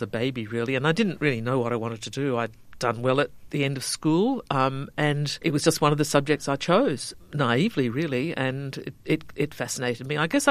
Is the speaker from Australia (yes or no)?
yes; Gutha, Western Australia, Australia; also born or lived in Dongara; my family located to Murrawar, Gutha, in fact, a little place called Gutha, just before I was born. So part of my growing up was there